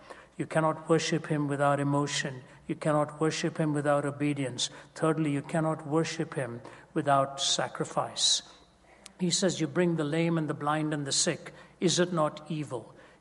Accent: Delhi, India; when I was growing up in Delhi, my father used to, our ancestors go back to the highest caste of the Hindu priesthood. But some generations ago, there was a conversion and then there was a nominalism that crept in. So we used to go to an Anglican church.

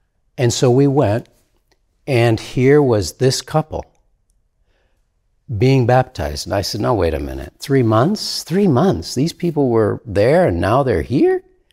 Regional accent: Michigan, United States; Second summer, the same thing, but in a different location in Michigan, my home state, again with a group of young people.

